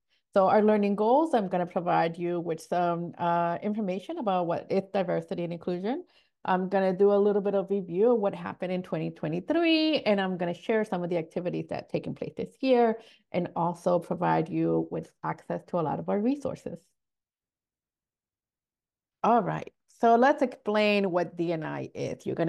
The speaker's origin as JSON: {"language": "English", "country": "Ecuador", "moved": "yes", "lives_now": "West Palm Beach, United States", "said": "I am originally from Ecuador."}